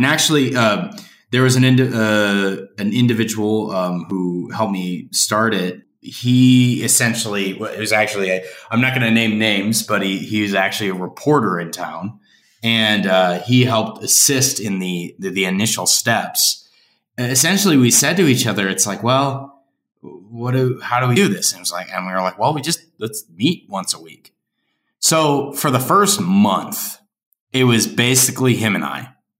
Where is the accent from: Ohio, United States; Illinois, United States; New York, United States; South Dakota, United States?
South Dakota, United States; Sioux Falls; moved away as an adult; also born or lived in Lincoln; So I'm from Sioux Falls originally. I left for school. I studied down at University of Nebraska, Lincoln. Did that for a few years, lived in Lincoln for, I think it was 6 years or so.